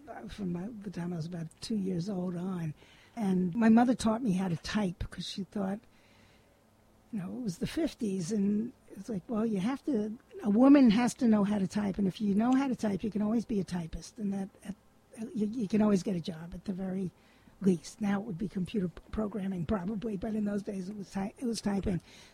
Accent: Brooklyn, New York, United States; I grew up in Brooklyn, and so I went to public school. I went to PS8, and then I went to PS20, and then junior high school 117.

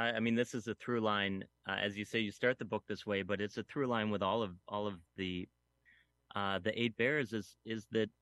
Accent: Northeast, United States; I grew up in the Northeast, and we have plenty of them. And where I am now in the Catskills has a pretty stable population of about 2,000 black bears.

